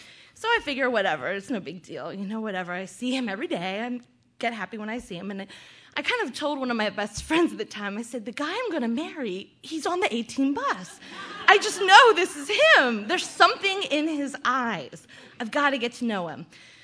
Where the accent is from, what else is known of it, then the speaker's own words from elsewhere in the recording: Philadelphia, Pennsylvania, United States; I grew up in Philadelphia. My father is a police officer, and my mother is a nurse. And I was born and raised in a very, you know, middle-class, row home, Philly area